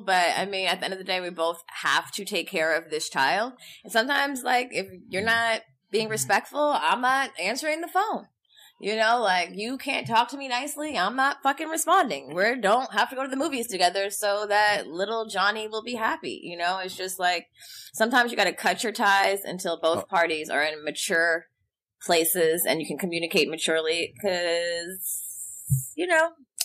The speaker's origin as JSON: {"language": "English", "town": "Los Angeles", "region": "California", "country": "United States", "said": "Yeah, we're Valley girls."}